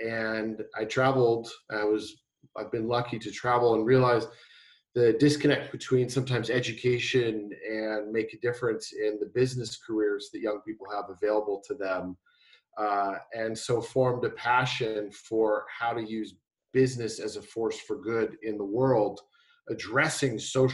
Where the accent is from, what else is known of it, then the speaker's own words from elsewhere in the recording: San Francisco, California, United States; I grew up in San Francisco, and I drove through a neighborhood there called the Tenderloin District, and from K through eighth grade